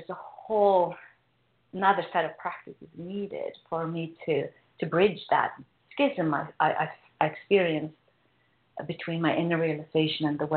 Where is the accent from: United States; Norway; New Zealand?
Norway; English is a second language; I grew up in Norway, and I grew up in the 70s